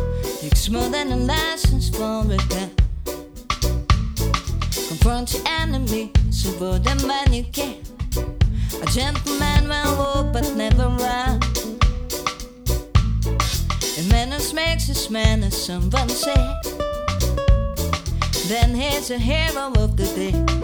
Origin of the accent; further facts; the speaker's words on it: England, United Kingdom; accent: English; now in New York, United States; you can hear it in my accent when I talk. I'm ….